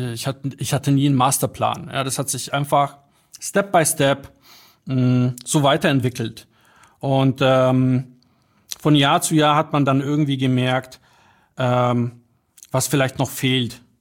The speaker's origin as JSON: {"language": "German", "region": "Bavaria", "country": "Germany", "tie": "born or raised there", "also_born_or_lived": "Poland", "said": "ich bin in Polen geboren und wie gesagt in Niederbayern aufgewachsen. Und fühle mich sowohl in Krakau als auch in München sehr wohl."}